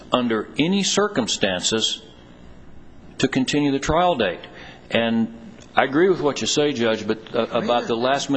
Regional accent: Bozeman, Montana, United States; from Bozeman.

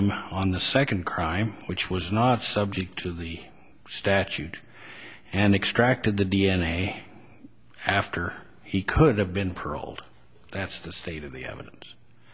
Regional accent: Idaho, United States; I'm from Idaho, and I remember my criminals leaving Idaho and taking off to California.

